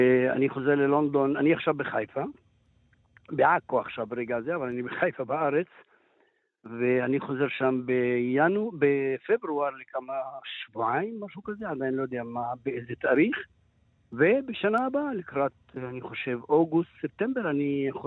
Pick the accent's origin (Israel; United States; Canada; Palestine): Palestine; אני פלסטיני.